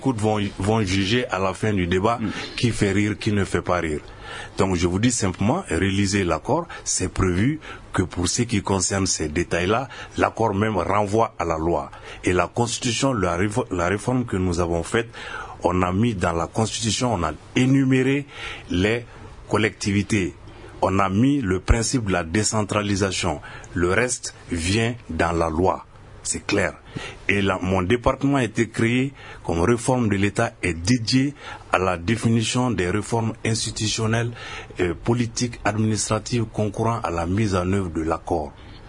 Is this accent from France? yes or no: no; Mopti, Mali; Moi, je viens de Mopti.